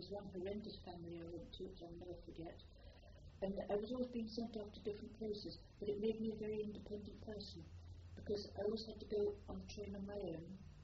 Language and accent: English; Letchworth, East of England, United Kingdom; also born or lived in London; I was born in Hackney in London, and a year later, here I was up in Letchworth